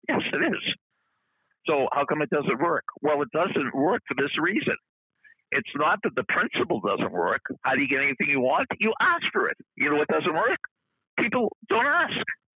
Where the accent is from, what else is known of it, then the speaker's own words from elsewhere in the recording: Massachusetts, United States; is specially dedicated to all of my friends at Berkshire Hathaway Page Realty in Massachusetts, my home state.